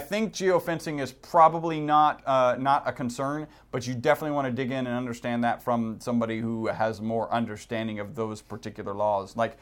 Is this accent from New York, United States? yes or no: no; Texas, United States; We're from Texas, so we do say howdy.